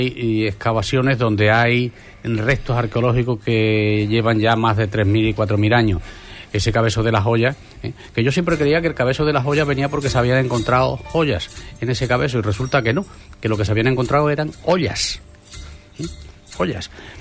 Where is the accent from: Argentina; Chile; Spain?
Spain; Santa Bárbara, Andalusia; cuando él ha ido a mi pueblo, en realidad lo que hemos hecho es mudarnos de casa, porque cuando él ha ido a Santa Bárbara se ha encontrado en su casa